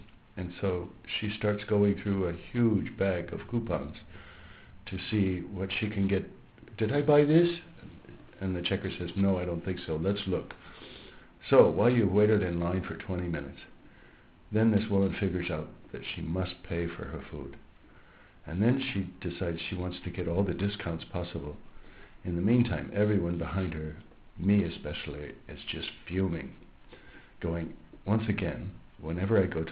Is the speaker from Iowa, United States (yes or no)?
yes; Iowa, United States; born there; I was born in Iowa in the United States.